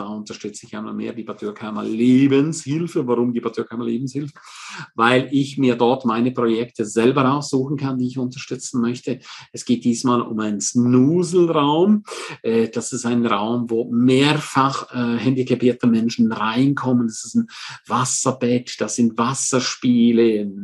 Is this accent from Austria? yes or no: no; St. Moritz, Graubünden, Switzerland; Wenn ich zum Beispiel an meine Heimat St. Moritz denke